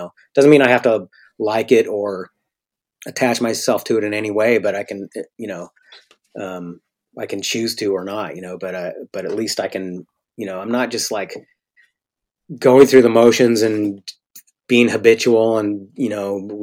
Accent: Eureka, United States; Well, I think a lot of that just comes from growing up in Eureka, you know.

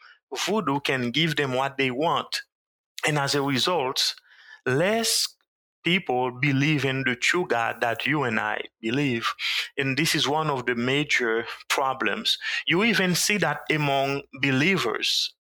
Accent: Haiti; moved away as an adult; now in United States; My wife and I came from Haiti to the United States in 2010, and we came here with the goal of returning home to minister to our people.

